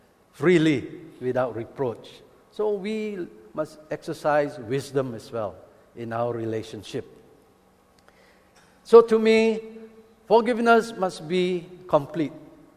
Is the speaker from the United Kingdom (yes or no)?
no; Kulim, Kedah, Malaysia; I came from Kulim, a small town in Kedah.